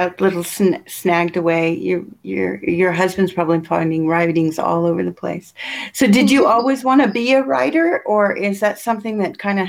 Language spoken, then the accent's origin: English; United States; This is going to sound so dorky as an American.